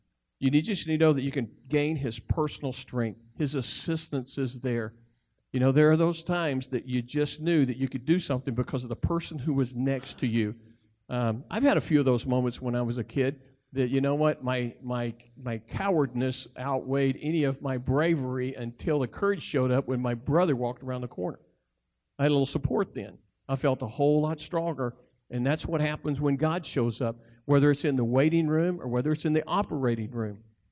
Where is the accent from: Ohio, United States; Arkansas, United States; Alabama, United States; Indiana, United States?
Alabama, United States; Chalkville; I grew up in Chalkville, Alabama. Everybody knew everybody.